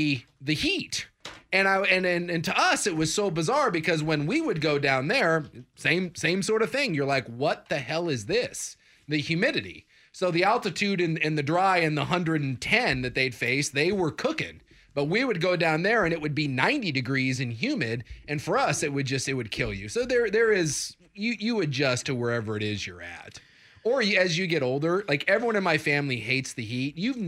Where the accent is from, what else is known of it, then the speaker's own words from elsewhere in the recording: Alaska, United States; And I'm from Alaska, for heaven's sakes.